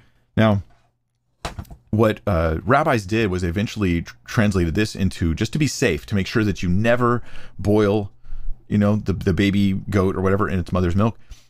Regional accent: United States; because I'm American and I want some cheese on that thing

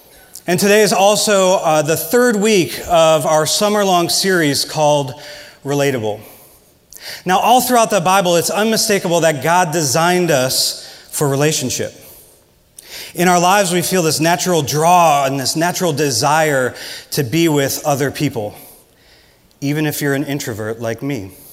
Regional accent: Midwest, United States; accent: Midwestern; Some sarcastic remark about my accent, because I'm from the Midwest and Midwesterners have weird Midwestern accents.

